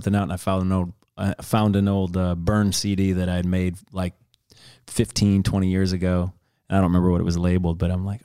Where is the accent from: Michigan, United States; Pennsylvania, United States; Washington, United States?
Michigan, United States; Detroit; I grew up in Detroit, so it was like we had Motown. We had great rap and hip hop. We had rock as